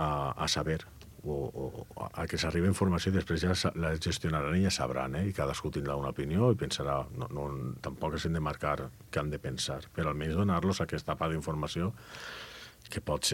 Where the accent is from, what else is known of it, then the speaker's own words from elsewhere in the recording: Valencian Community, Spain; al meu poble, a València